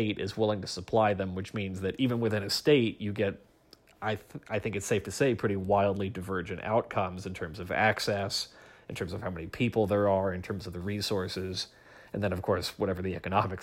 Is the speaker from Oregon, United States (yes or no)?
yes; Oregon, United States; I'm thinking about my home state, Oregon.